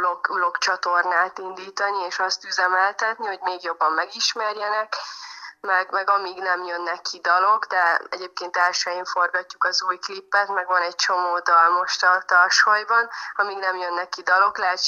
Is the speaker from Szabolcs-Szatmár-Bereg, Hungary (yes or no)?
yes; Szabolcs-Szatmár-Bereg, Hungary; now in Budapest, Hungary; én nagyon büszke vagyok arra, hogy én egy szabolcsi lány vagyok, és belül mindig is egy vidéki lány maradok. Habár itt élek Budapesten a zene miatt immár lassan 4 éve